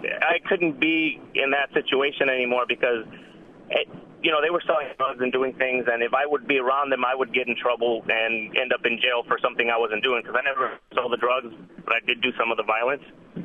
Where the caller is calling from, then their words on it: Phoenix, Arizona, United States; Yes, I'm calling from Phoenix.